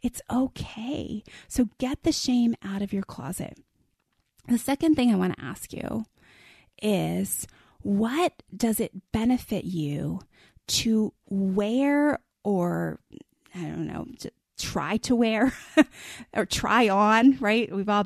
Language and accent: English; East Coast, United States; now in Texas, United States; don't have basements here in Texas, but I grew up with a basement. Everything went to the basement. I grew up on the East Coast.